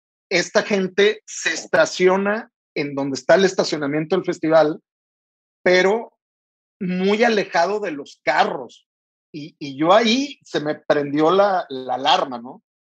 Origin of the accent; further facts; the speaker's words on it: Mexico; no traemos dinero, venimos de México, somos mexas, ¿sabes?